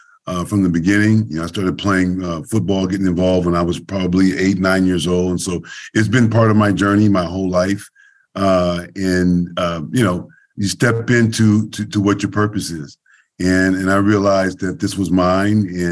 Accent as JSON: {"language": "English", "town": "Oakland", "region": "California", "country": "United States", "tie": "born or raised there", "said": "you know, I grew up in Oakland, California, and I grew up a Raider fan."}